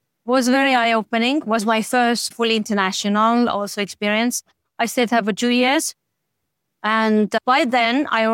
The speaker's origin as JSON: {"language": "English", "country": "Estonia", "tie": "born or raised there", "second_language": "English", "said": "I grew up in Estonia in a little university town, even not by the seaside."}